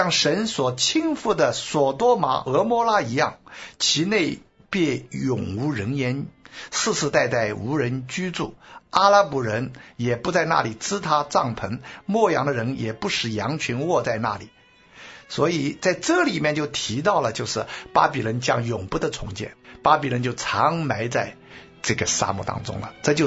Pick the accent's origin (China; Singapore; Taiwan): China